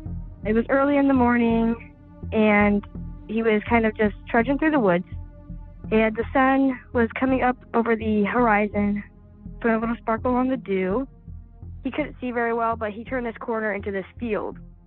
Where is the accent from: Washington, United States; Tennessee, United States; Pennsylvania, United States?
Tennessee, United States; I'm from Southern Tennessee, but this isn't actually my story.